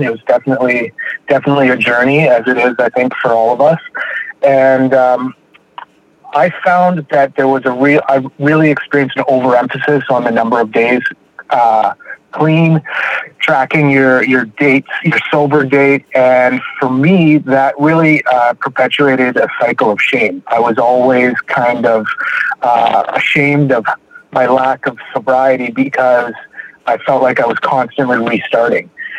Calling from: Vancouver, British Columbia, Canada; I am calling you guys from Vancouver, Canada.

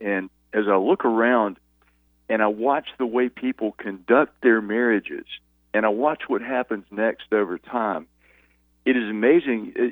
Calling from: Nolensville, Tennessee, United States; And that would be in Nolensville, Tennessee, which is just south of Nashville.

